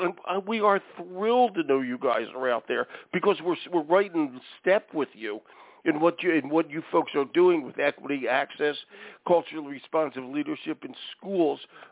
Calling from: Cornish, Maine, United States; I am calling in from my studio, but the studio is in my house in Cornish, Maine.

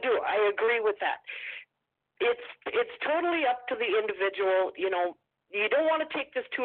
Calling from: Minnesota, United States; Hey, Will … from Minnesota.

